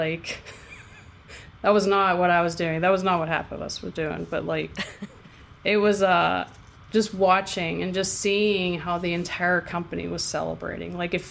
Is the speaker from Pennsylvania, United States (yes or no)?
yes; Pittsburgh, Pennsylvania, United States; because we're from Pittsburgh, they gave us all terrible towels to wave